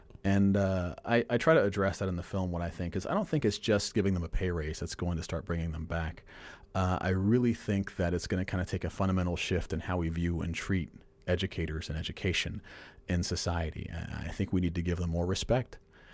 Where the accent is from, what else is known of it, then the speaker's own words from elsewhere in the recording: Harlem, New York, United States; I'm from Harlem, New York originally. And when I went to school there, there was one year where we went through four teachers.